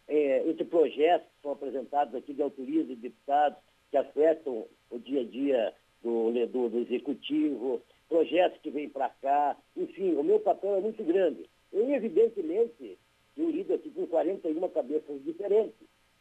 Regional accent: União da Vitória, Paraná, Brazil; especialmente a União da Vitória, onde é a minha terra natal, onde fui prefeito.

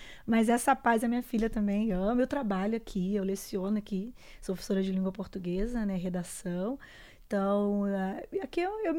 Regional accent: Rio de Janeiro, Brazil; now in Cascavel, Brazil; Nós temos esses percalços, essas dificuldades, mas também temos muitas coisas boas lá, né? Mas eu escolhi Cascavel para residir e viver a minha vida mesmo.

